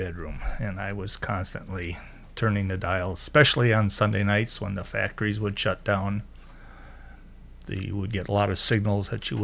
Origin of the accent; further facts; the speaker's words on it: Columbia Heights, Minnesota, United States; And I was born in Columbia Heights, Minnesota.